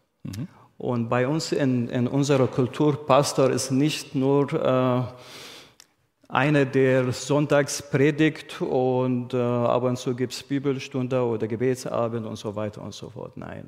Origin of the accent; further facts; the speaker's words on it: Iraq; now in Germany; Also ich komme aus dem Irak. Meine Frau und ich leben in Deutschland seit 2001.